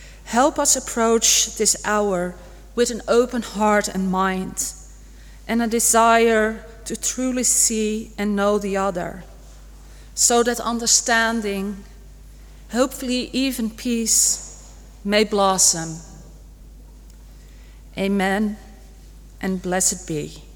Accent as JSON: {"language": "English", "town": "Amsterdam", "region": "North Holland", "country": "Netherlands", "second_language": "English", "said": "I'm from the Netherlands, and I'm a ministry student at Unitarian College together with Gavin."}